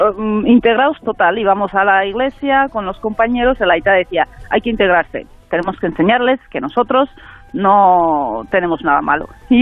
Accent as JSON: {"language": "Spanish", "region": "Basque Country", "country": "Spain", "tie": "born or raised there", "said": "Y nosotros hemos nacido en Ayaurio, en un pueblo euskalduna. Soy vasca."}